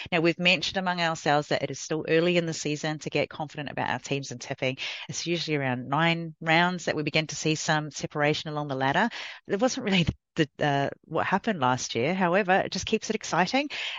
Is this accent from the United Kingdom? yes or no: no; New Zealand; born there; first language Samoan; English is a second language; that was hello in Samoan, which is my native language. And I also said hello in Māori, which is the language of the First Nations people of New Zealand, where I was born.